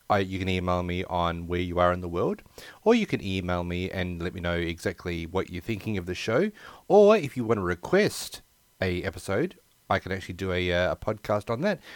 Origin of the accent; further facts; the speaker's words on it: Australia; I live in Australia. I'm Australian, but try and beat us to the punch.